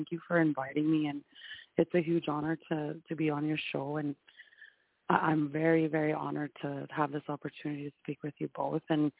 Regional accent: Manitoba, Canada; I'm from the Cree Nation. I also represent the Ojibwe Nation in Winnipeg, Manitoba, Canada.

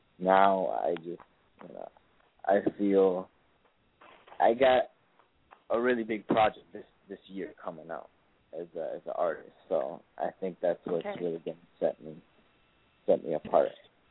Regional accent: Chicago, Illinois, United States; Obviously, I'm from Chicago, Illinois. So I kind of got the Illinois from there. So it's my hometown. And it's my place that I grew up in and everything like that.

